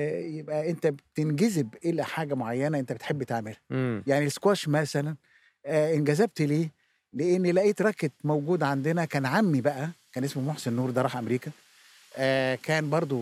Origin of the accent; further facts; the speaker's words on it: Cairo, Cairo Governorate, Egypt; أنا اتولدت في القاهرة